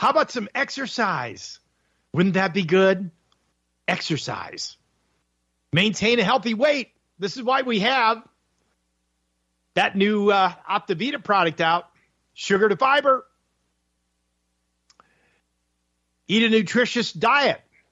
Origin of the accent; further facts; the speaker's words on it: Buffalo, New York, United States; We're talking about Buffalo, New York here? My hometown?